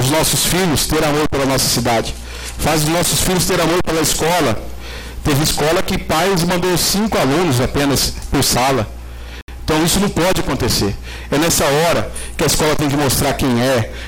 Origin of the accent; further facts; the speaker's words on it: Terenos, Mato Grosso do Sul, Brazil; por ser nascido e criado em Terenos, por ser cidadão.